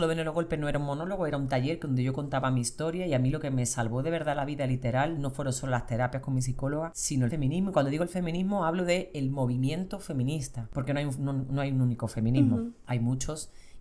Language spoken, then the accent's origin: Spanish; Andalusia, Spain; accent: Andalusian; como soy del sur de España, yo no sé, que siempre la gente del sur nos queremos menos, aunque sea europea, pero soy andaluza y cuando estoy allá me lo hacen sentir un montón por mi acento, que no es el castellano correcto. Yo me defino como activista andaluza